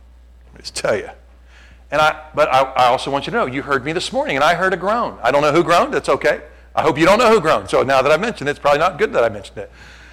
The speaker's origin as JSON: {"language": "English", "town": "Cincinnati", "region": "Ohio", "country": "United States", "said": "I am so glad I'm from Cincinnati, Porkopolis, right?"}